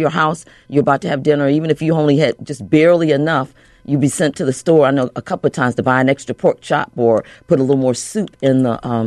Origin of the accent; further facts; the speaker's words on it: Chicago, Illinois, United States; also born or lived in Alabama; So I look at myself, I was born there, but I was raised in Chicago. But I'm culturally Southern because of the food I ate, the way I learned to cook.